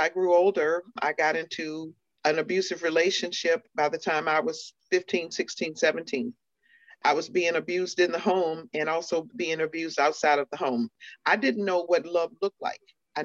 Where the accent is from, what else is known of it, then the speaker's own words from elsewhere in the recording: Roanoke, Virginia, United States; In the home, I grew up in Roanoke, Virginia, and my mom died in front of me when I was 8.